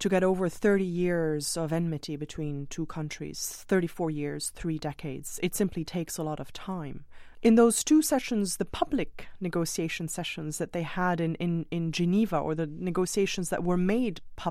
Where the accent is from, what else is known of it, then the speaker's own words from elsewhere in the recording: Beirut, Beirut Governorate, Lebanon; moved away as an adult; now in United States; I grew up in Beirut on the receiving end of decisions made in Washington, whether I agreed with them or not. And then I became a journalist in Beirut. And then 5 years ago, I moved to the U.S.